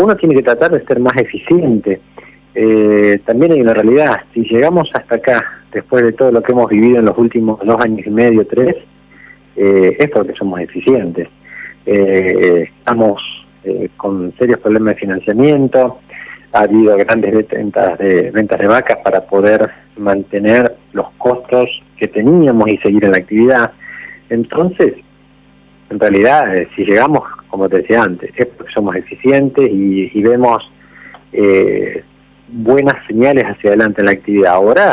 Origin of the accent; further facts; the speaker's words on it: Argentina; somos argentinos